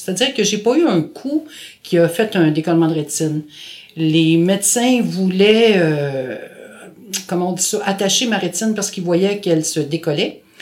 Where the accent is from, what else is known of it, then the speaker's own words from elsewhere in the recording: Montreal, Quebec, Canada; moved away as an adult; D'abord, je suis née à Montréal. Je suis une vraie Montréalaise de souche. Quoique j'habite plus à Montréal maintenant, mais j'ai habité à Montréal jusqu'à l'âge de 20 ans.